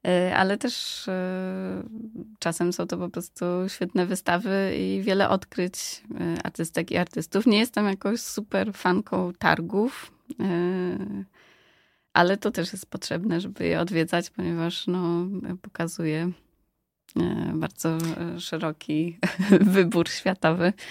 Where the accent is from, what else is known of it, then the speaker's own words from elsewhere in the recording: Poznań, Greater Poland Voivodeship, Poland; jestem z Poznania już od bardzo, bardzo młodych lat